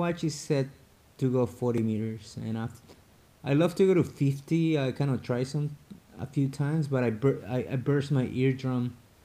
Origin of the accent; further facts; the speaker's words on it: Ecuador; moved away; Like, I grew up in Ecuador and I hardly ever go there.